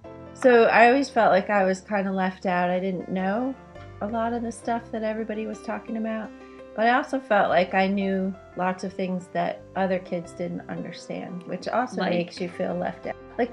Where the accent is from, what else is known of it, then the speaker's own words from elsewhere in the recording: Nigeria; born there; I was born in West Africa in Nigeria in 1965. My parents were teachers there. They were working with the church organization. And we lived actually in the beginning just in a very small town, so not in a big city